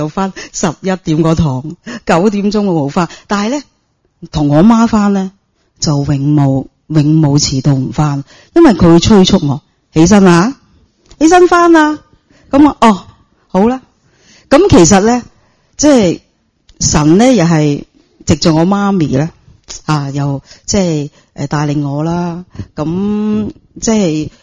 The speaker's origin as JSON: {"language": "Cantonese", "town": "Chaozhou", "region": "Guangdong", "country": "China", "said": "佢以前咧我哋潮州人个嗰个系拜神噶嘛"}